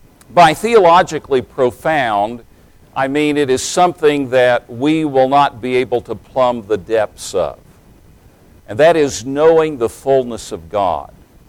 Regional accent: Tennessee, United States; accent: Southern; I grew up in East Tennessee, and when I went to Bible college, I had a very, very, very strong Southern accent.

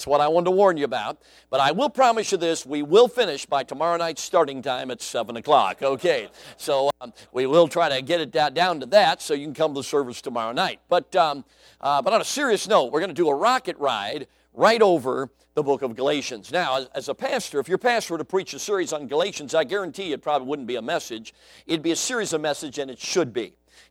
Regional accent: Chicago, Illinois, United States; accent: Chicago; also born or lived in Greenville, South Carolina; I grew up in Chicago, and a friend of mine, Frank Bailey, who traveled with me in our ministry for 10 years, has said … when you really start preaching, he said that Chicago accent comes out thick, okay?

